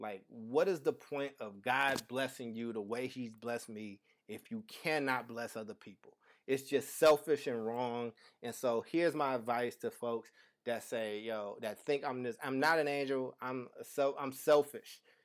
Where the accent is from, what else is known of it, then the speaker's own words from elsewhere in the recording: Kentucky, United States; Growing up in Kentucky, like, I grew a crazy affinity for horses and horse races.